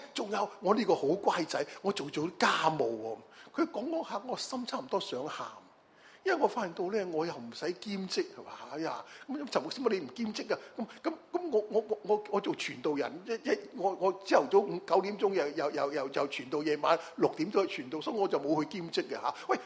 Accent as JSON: {"language": "Cantonese", "country": "China", "said": "我系中国人，爱慕主嘅话，因为我系基督徒"}